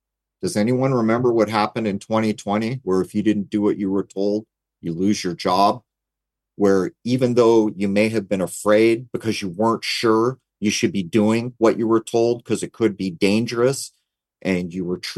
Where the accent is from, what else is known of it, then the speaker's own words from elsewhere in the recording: United States; And in the world that I grew up in America, the idea was supposed to be you supported and voted for people who provided what you thought was best.